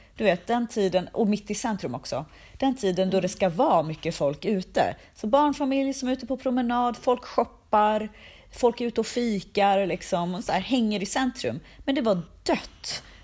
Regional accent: Sandviken, Gävleborg County, Sweden; typ i Sandviken där jag är ifrån.

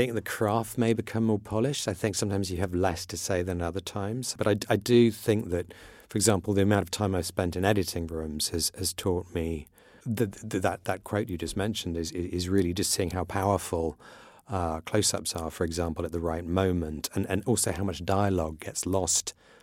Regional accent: Iran; I grew up in Iran, which was very tolerant of all religions and actually was very, at the time, very friendly with Israel.

